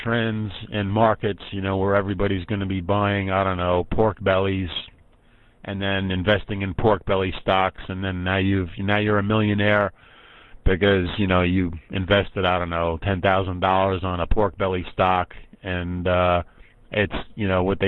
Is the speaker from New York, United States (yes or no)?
yes; New York, United States; being I'm originally from New York